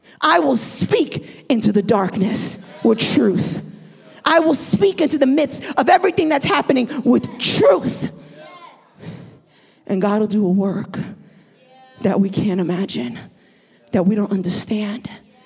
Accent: New York, United States; I said, girl, I'm from New York.

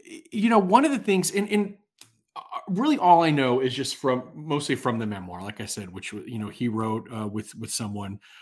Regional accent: Bronx, New York, United States; I grew up in the Bronx, and I used to see Abe Vigoda all the time as a kid.

